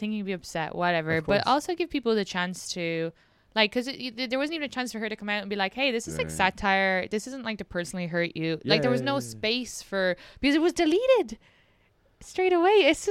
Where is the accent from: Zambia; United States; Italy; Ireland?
Ireland; Well, I'm also Irish. We blew up shit too.